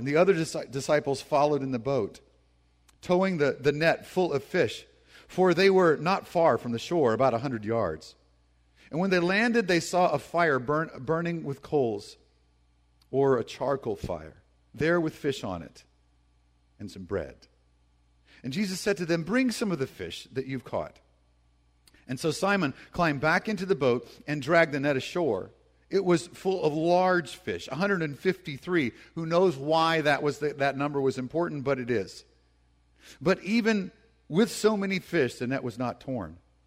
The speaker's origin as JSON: {"language": "English", "region": "Deep South", "country": "United States", "tie": "born or raised there", "said": "we grew up in the Deep South, and there were all kinds of traditions. The South is very traditional, and everyone went to church."}